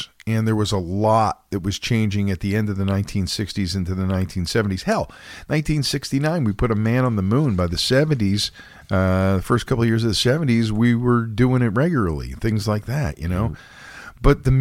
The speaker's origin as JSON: {"language": "English", "town": "Philadelphia", "region": "Pennsylvania", "country": "United States", "tie": "born or raised there", "said": "But see, growing up in Philadelphia, this stuff was on the radio."}